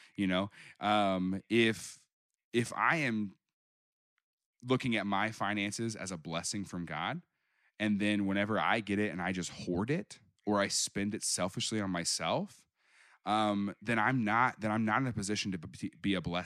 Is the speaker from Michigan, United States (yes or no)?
no; Springfield, Missouri, United States; now in Kansas City, United States; I live in Missouri. I live in Kansas City. I grew up down in Springfield, which is, you know, Bible Belt.